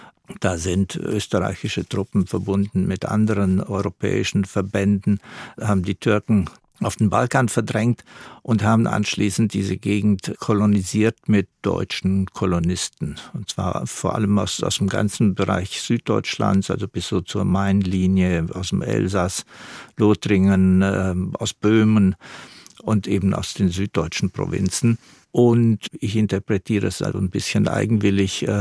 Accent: Romania; accent: Odenwald dialect; first language Odenwald dialect; moved away; ich bin in diesen Dialekt hineingeboren und damit aufgewachsen. Das war meine erste Sprache. Meine Großmutter, die mit uns zusammen ausgewandert ist 1975, die war etwas über 60, die sprach nur diesen Dialekt. Die sprach 2-3 Worte Rumänisch

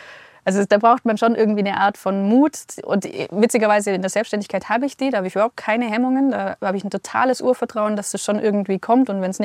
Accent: Germany; dass ich bin am Bodensee aufgewachsen, dass ich auf jeden Fall nah an den Bergen studieren möchte

